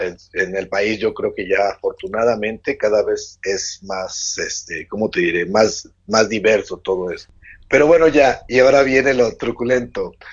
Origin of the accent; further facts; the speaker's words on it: Puebla, Mexico; Ya sabes, ya así lo somos los de la Sierra Norte de Puebla.